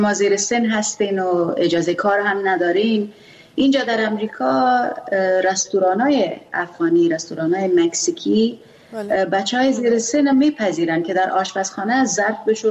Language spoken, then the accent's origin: Persian; Afghanistan; first language Pashto; Persian is a second language; چون ما زبان مادریم پشتو است